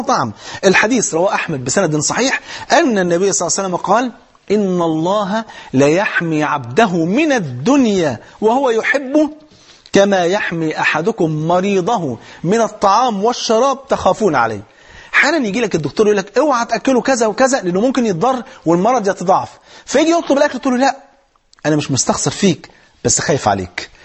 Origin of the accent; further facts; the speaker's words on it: Egypt; واحد مليونير مرة معدي على أرض فلاحين عندنا في مصر